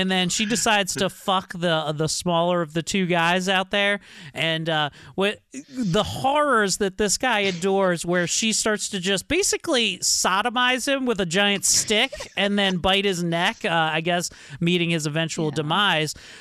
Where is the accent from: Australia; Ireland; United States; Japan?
Australia; Melbourne, Victoria; We're from Melbourne.